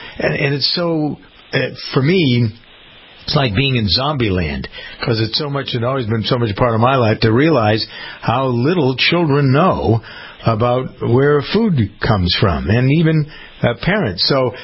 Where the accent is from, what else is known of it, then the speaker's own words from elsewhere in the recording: Framingham, Massachusetts, United States; I grew up around the Mayo family in Framingham.